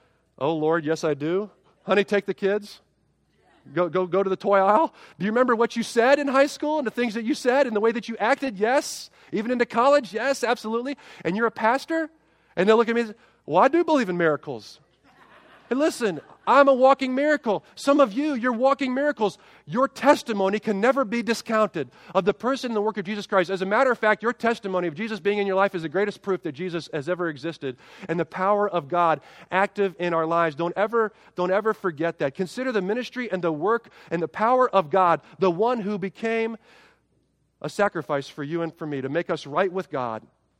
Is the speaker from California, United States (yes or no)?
no; Dayton, Ohio, United States; Erin and I met in Ocean City, New Jersey, when she's from Cleveland and I'm from Dayton